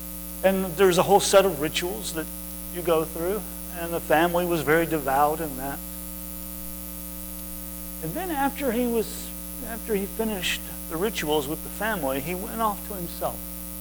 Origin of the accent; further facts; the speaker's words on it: Virginia, United States; because I grew up in Virginia. We don't have a football team in Virginia